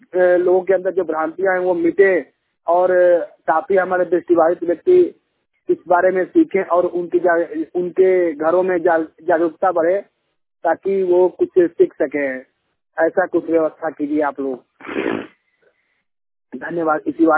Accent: Mai Bazar, Uttar Pradesh, India; जिला देवरिया, उत्तर प्रदेश, ग्राम मई बाजार का रहने वाला हूँ।

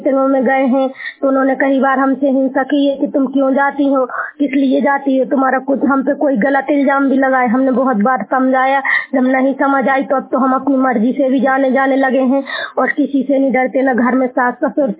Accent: Mirtala, Uttar Pradesh, India; मैं ग्राम मिर्तला से हूँ, जिला महोबा।

